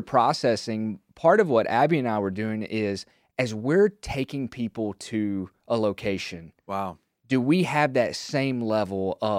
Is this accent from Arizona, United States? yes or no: no; Kentucky, United States; Like for example, I'm a dude from Kentucky. I probably wouldn't do well in Boston.